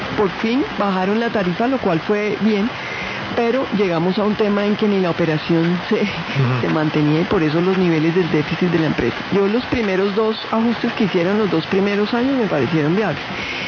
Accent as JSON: {"language": "Spanish", "region": "Bogotá", "country": "Colombia", "tie": "born or raised there", "said": "pues soy bogotana de nacimiento, de corazón, llevo viviendo toda mi vida, salvo 6 años desafortunados que estuve en la selva"}